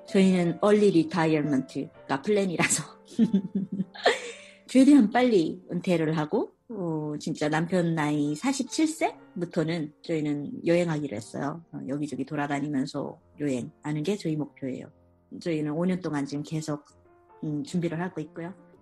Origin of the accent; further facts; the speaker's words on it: South Korea; 나 한국에서 왔어